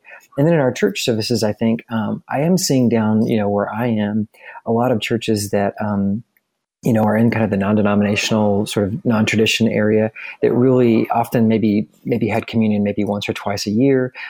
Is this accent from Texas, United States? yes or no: yes; San Antonio, Texas, United States; I grew up in San Antonio, so I'd go with Tex-Mex.